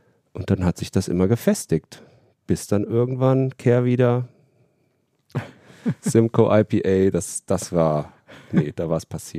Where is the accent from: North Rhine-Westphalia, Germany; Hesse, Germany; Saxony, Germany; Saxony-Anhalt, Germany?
Hesse, Germany; Also ich bin ja Hesse